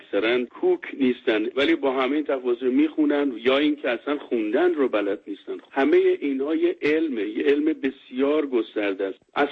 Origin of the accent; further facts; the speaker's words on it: Iran; moved away; وقتی که از ایران ما بیرون اومدیم